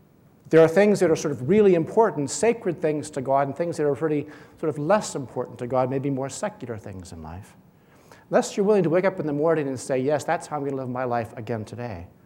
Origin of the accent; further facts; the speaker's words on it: West Coast, United States; now in Washington, United States; I do live in Washington, D.C. now. I grew up in the West Coast, and I still feel like I more belong out in this part of the world.